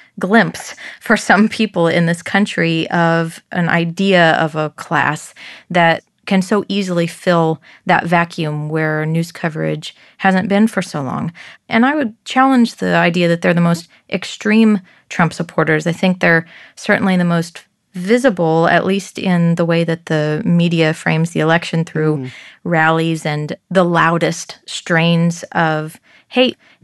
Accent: Kansas, United States; In 2008, 42% of Kansas, which is my home state and thought of as one of the reddest in the nation, voted for Barack Obama.

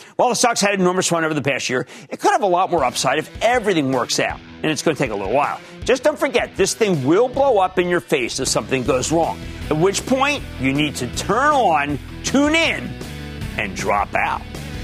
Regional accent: Philadelphia, Pennsylvania, United States; accent: Philadelphia; and that's my Philadelphia accent, not the Indian food, but a person's name.

